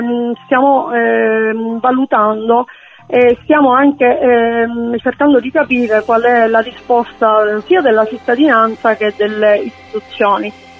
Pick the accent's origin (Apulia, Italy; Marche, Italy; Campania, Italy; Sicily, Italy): Sicily, Italy; Erice; born there; now in Trapani, Italy; perché io sono nata ad Erice, vivo a Trapani